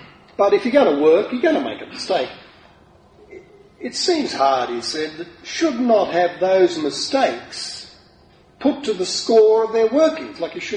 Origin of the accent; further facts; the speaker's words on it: Ireland; much as I love Ireland, to go and then start a university with peat bog Irish like me.